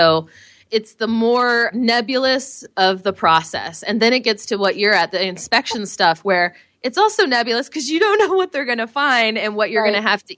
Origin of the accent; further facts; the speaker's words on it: Virginia, United States; Yeah, I grew up on Van Dorn and Franconia, the corner of that, and the townhouse is there.